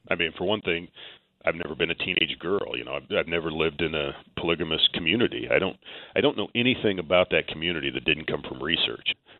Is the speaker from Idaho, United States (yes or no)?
yes; Gooding, Idaho, United States; Well, I grew up in Gooding, small town about 30 miles from Twin Falls